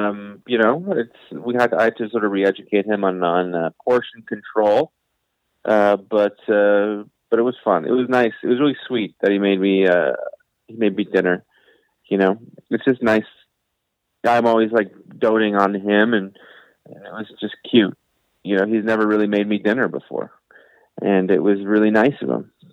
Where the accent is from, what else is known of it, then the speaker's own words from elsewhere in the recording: Ottawa, Ontario, Canada; but the good news is it was in my hometown of Ottawa.